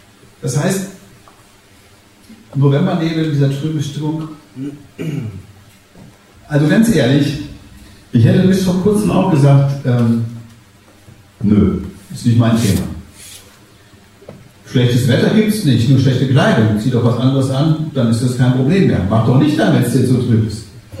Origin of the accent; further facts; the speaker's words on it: Salzgitter, Lower Saxony, Germany; Ich komme aus einer Bergbaufamilie aus Salzgitter.